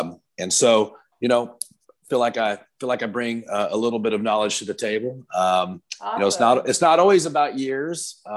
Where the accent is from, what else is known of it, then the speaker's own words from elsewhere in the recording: Texas, United States; I'm a Texan and I have a very strong opinions